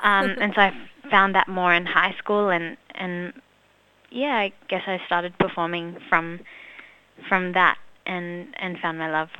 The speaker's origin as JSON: {"language": "English", "town": "Perth", "region": "Western Australia", "country": "Australia", "tie": "born there", "said": "So I was born in Perth, and they have a really big Indian community in Perth"}